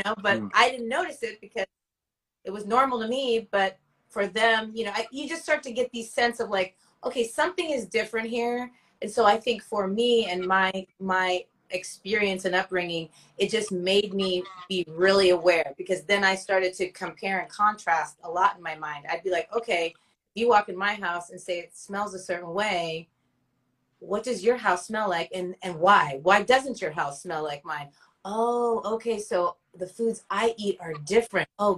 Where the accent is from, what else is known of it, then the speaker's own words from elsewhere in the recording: California, United States; So my background is I am African American and Sri Lankan Tamil. And then I was born and raised in Cali, born by the beach. And I always say I'm a diehard Cali fanatic.